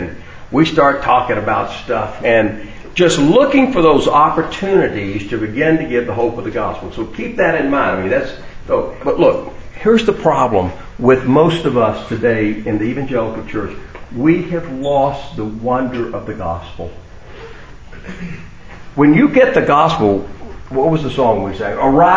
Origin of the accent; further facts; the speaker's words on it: Macon, Georgia, United States; Ann and I grew up together in Macon, went to kindergarten together, fell in love in high school, got married at 19